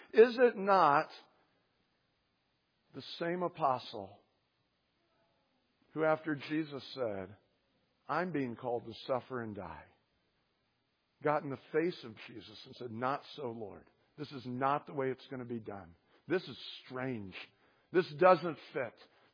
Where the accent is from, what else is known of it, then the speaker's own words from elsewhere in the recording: United States; I'm an American. I was raised here.